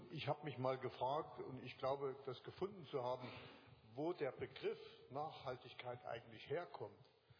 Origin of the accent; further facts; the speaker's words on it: Saxony, Germany; Und die Bergleute dort, ich komme auch aus der Gegend